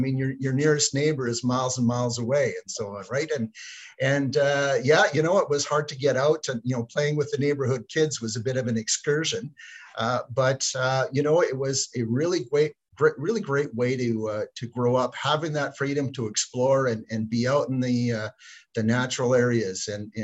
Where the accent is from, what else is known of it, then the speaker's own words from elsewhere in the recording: Alberta, Canada; now in Vancouver, Canada; Where I grew up in Alberta, right in the foothills of the Rocky Mountains there, I had great views of mountains, and many of them have snow on them year round. Now that I live out here in the lower mainland of British Columbia and in the Vancouver area